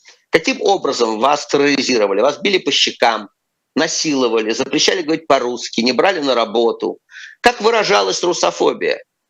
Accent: Moscow, Russia; Он сделал так, что мне, что я сжимаюсь внутренне перед тем, как сказать, что я из Москвы.

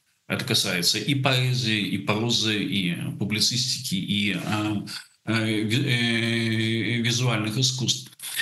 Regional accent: Russia; moved away; С точки зрения 2022-го я старый эмигрант, я уехал из России в 14-м.

